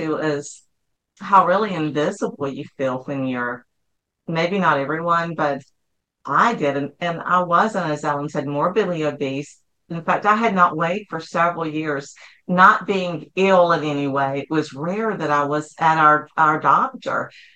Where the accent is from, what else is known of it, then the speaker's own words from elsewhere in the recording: the Carolinas, United States; And like you said earlier, we're from the Carolinas, and typically you hold the door for the person ahead of you.